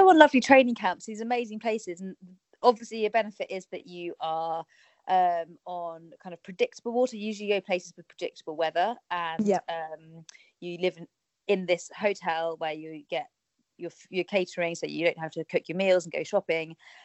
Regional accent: South West England, United Kingdom; I grew up in Cornwall, and so the coast and the rolling hills and all these things really reminded me of home

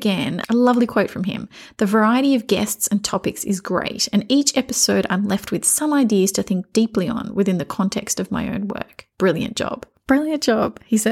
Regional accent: Australia; So sometimes it's because I'm Australian.

